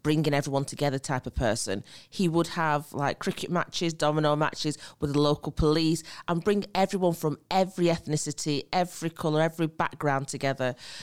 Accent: Preston, North West England, United Kingdom; born and bred in Preston, Lancashire. He heard the accent come out there a little bit.

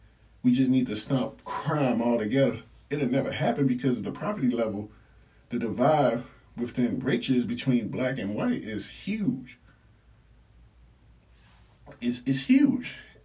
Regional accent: Chicago, Illinois, United States; Listen, I grew up in Chicago, so I get it.

